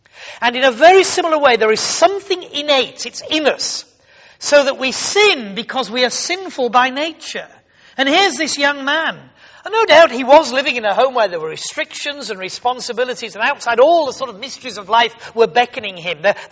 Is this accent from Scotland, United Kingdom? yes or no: no; Yorkshire and the Humber, United Kingdom; for me as a Yorkshireman, even if they're on the wrong side of the Pennines